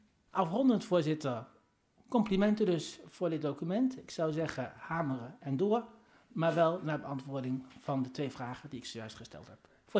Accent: Elst, Gelderland, Netherlands; Ik ben zelf opgegroeid in Elst. Ik ben daarna verhuisd naar Nijmegen, daarna verhuisd naar Arnhem.

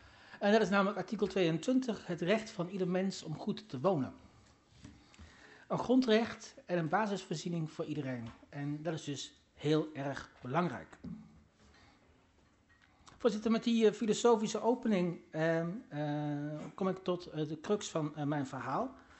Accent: Elst, Gelderland, Netherlands; Ik ben zelf opgegroeid in Elst. Ik ben daarna verhuisd naar Nijmegen, daarna verhuisd naar Arnhem.

